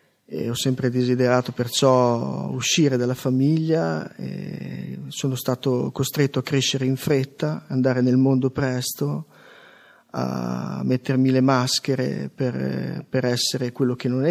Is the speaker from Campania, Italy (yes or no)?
no; Gambettola, Emilia-Romagna, Italy; vengo dalla provincia di Cesena, Gambettola, faccio 50 anni domenica prossima